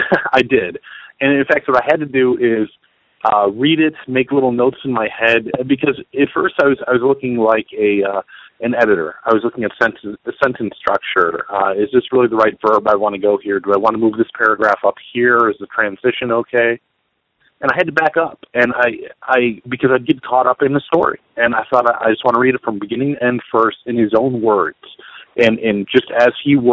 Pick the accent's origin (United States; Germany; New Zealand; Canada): United States; Buffalo, New York; I got to do it in New Jersey, Toronto, here in my hometown of Buffalo and Rochester and Oshawa.